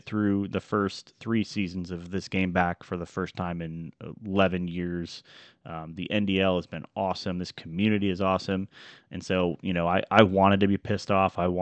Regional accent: Wisconsin, United States; I'm from Wisconsin, so I'm playing with a team that I'm familiar with and I like

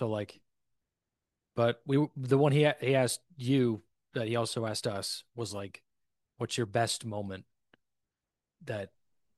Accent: Knoxville, Tennessee, United States; because I grew up in Knoxville

